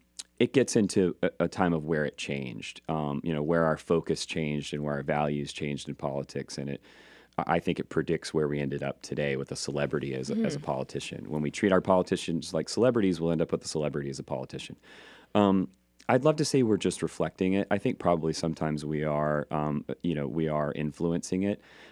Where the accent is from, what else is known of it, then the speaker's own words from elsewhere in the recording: Georgia, United States; And I learned to tell stories growing up in Georgia, because people would sit around and tell stories.